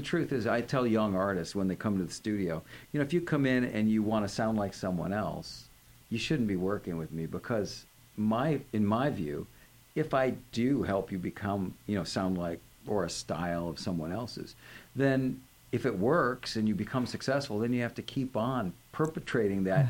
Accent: Chicago, Illinois, United States; I come from Chicago. So started in Chicago doing jingles and working in studios. And then I went to New York for about a year, worked in some of the major studios there, and then ended up out here.

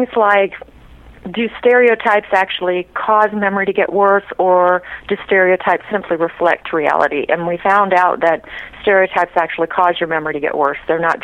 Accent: Texas, United States; now in California, United States; Well, I grew up in Central Texas

